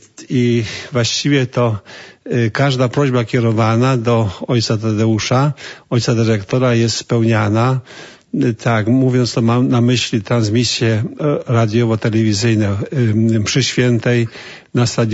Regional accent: Hucisko, Subcarpathian Voivodeship, Poland; ja pochodzę z diecezji archidiecezji przemyskiej, więc także przy okazji pozdrawiam moją rodzinną miejscowość Hucisko, parafię Leżańsk, to jest też parafia Maryjna.

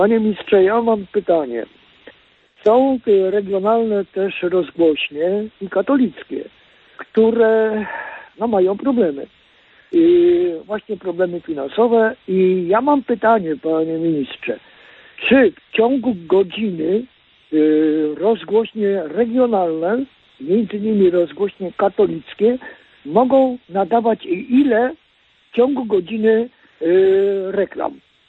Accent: Mysłowice, Silesian Voivodeship, Poland; bo ja jestem z Mysłowi ze Śląska

